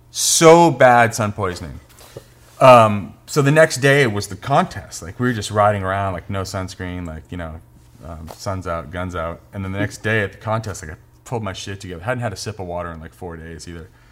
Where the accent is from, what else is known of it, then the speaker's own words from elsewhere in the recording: East Coast, United States; And I was from the East Coast. It was like third time I'd ever been anywhere snowboarding before.